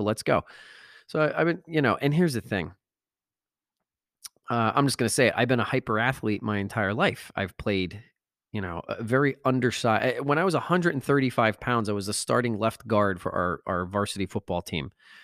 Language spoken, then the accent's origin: English; New Jersey, United States; When I was growing up in Northern New Jersey, golf was like, that was for the rich people.